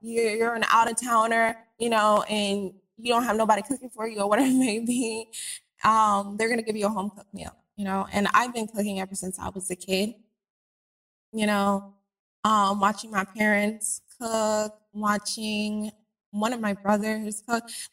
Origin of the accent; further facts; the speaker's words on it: Jamaica; because I am Jamaican